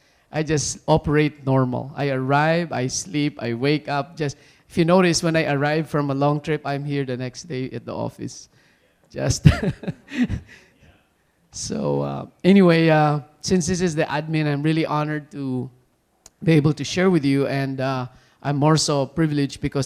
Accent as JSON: {"language": "English", "town": "Iloilo City", "region": "Western Visayas", "country": "Philippines", "tie": "born or raised there", "said": "I was born raised in La Paz, Iloilo City. So that's really my hometown."}